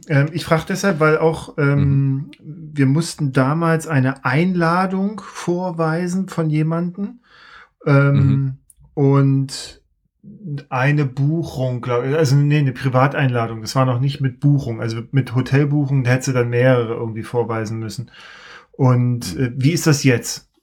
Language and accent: German; Saxony, Germany; Als Sachse, immer, ich nutze jede Gelegenheit.